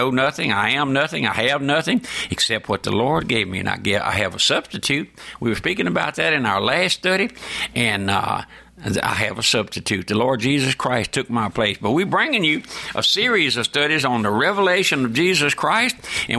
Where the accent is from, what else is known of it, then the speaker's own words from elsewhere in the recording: Louisiana, United States; I was born and raised here in South Louisiana on a strawberry patch.